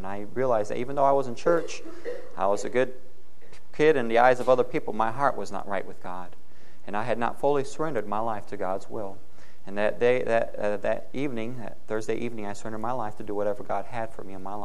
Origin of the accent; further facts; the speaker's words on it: Brazil; Brazil is actually where I consider home. We spent 4 years there, and every fifth year we come home on furlough for about a year. And I have dual citizenship. I was born there, so I am a Brazilian.